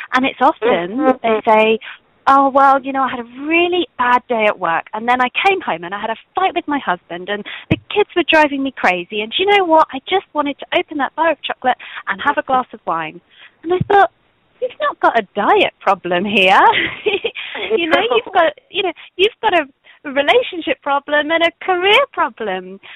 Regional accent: England, United Kingdom; I mean, obviously, I'm English, we love a cup of tea.

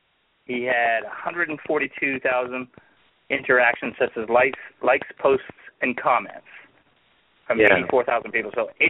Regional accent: South Carolina, United States; I'm from South Carolina, if you don't know. But and he's my senator.

